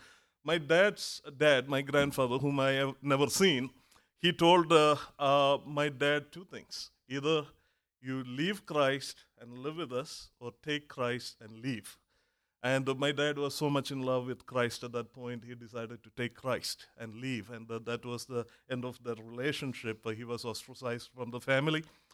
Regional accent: South India, India; I am from India. I was born and brought up in the south of India

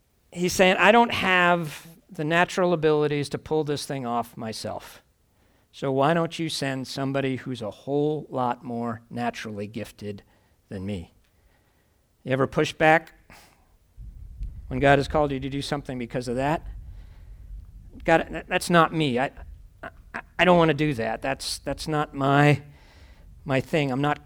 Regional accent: the North, United States; Because I'm a Yankee and I'm from the North and I can talk really, really fast.

